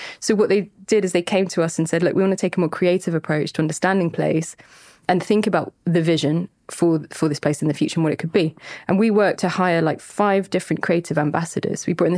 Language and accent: English; South West England, United Kingdom; You know, we grew up around the Jurassic coast.